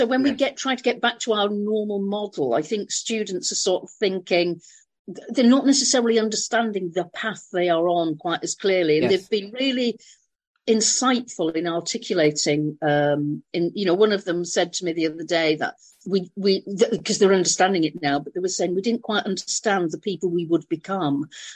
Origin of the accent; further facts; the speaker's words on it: Bradford, Yorkshire and the Humber, United Kingdom; I'm originally from Bradford, marvelous place. But it is a bit rough around the edges.